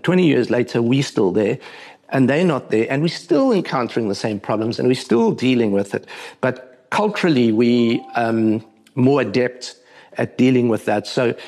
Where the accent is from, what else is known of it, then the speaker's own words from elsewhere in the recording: Durban, KwaZulu-Natal, South Africa; also born or lived in Cape Town; it's so much Durban as it is because, you know, I was living in Cape Town by then, but it's more about growing up in South Africa or Africa for that matter that is very beneficial.